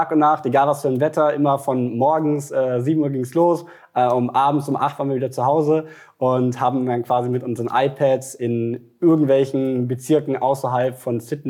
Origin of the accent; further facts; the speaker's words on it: Munich, Bavaria, Germany; ich komme aus München